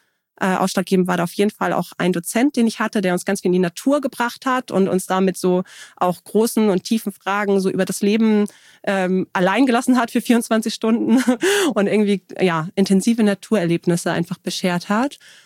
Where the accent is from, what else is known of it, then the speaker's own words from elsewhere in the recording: Hamburg, Germany; now in Kiel, Germany; lebe mit Philipp und unseren beiden Kindern, die sind 4 und 7, in Kiel, und bin gebürtige Hamburgerin aber und auch so eine Hamburger Seele, so würde ich sagen. Also ich fühle mich hier immer total wohl und zu Hause und bin hier aufgewachsen